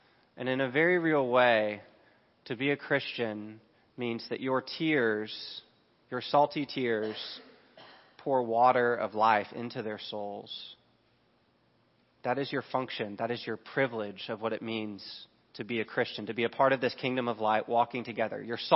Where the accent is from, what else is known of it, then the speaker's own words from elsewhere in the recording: Dallas, Texas, United States; I grew up in Dallas, I know.